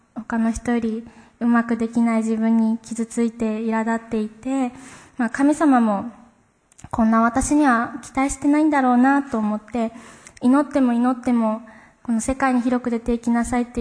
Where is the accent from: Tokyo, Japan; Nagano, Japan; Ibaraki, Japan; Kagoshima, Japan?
Kagoshima, Japan; 私は鹿児島県で育ったんですが、クリスチャンホームで育ちました。